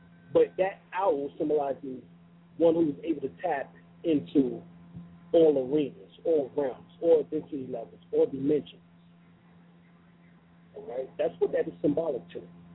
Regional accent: New York, United States; I grew up in New York and Brooklyn, Harlem.

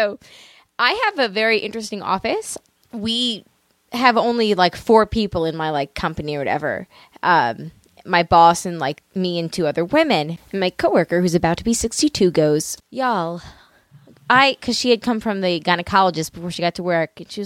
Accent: Long Island, New York, United States; now in North Carolina, United States; I'm from Long Island. I live in North Carolina now.

